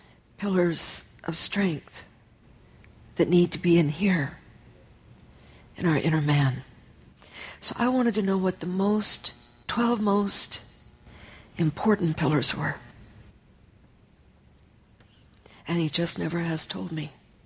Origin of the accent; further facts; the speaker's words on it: Michigan, United States; I grew up in Michigan, and I was taught that when a tornado comes, I wasn't taught you stand up and rebuke it.